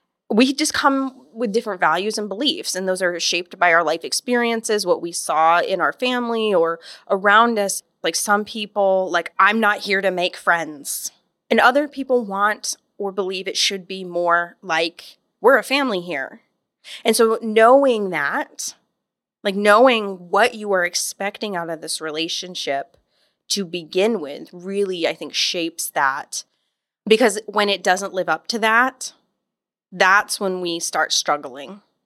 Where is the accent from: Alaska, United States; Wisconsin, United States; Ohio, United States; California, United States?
Alaska, United States; Gakona; Originally, I grew up in Gakona, Alaska.